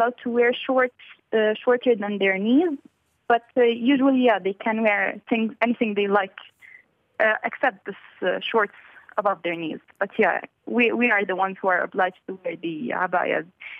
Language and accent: German; Riyadh, Riyadh Province, Saudi Arabia; born there; German is a second language; Ich bin 18 Jahre alt. Ich komme aus Syrien und ich wohne hier in Riad, Saudi-Arabien. Ich war hier geboren.